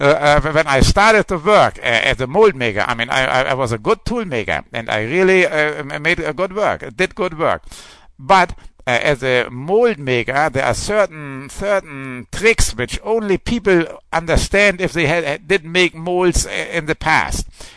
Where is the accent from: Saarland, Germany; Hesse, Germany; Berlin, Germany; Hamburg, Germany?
Hamburg, Germany; And I am from Germany, northern Germany, Hamburg, close to the North Sea.